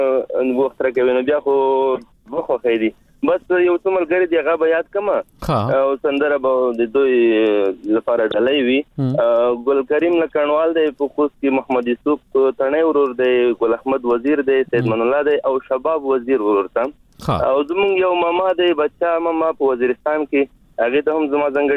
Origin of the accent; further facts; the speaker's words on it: Khost, Afghanistan; زه د خوست یم خو ډیر وخت می په کوم فاجی ته ستوي دا ټل کې هلته پیدا شوی هم یم